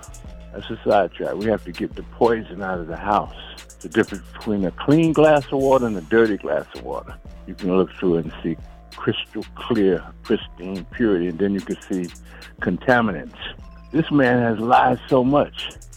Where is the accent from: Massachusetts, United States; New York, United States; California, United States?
New York, United States; I'm from New York, so I'm used to the Trump poison that must be flushed from our system.